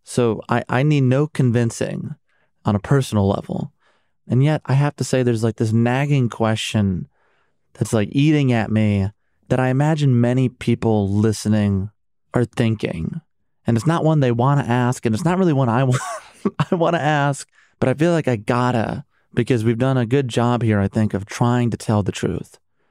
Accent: Chicago, Illinois, United States; As a Chicagoan created in the image of Jordan, I am so fucking tired of losing.

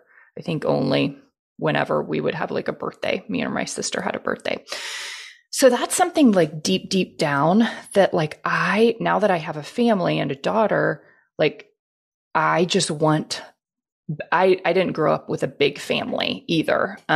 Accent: Houston, Texas, United States; So I was born and raised in Houston, and my family

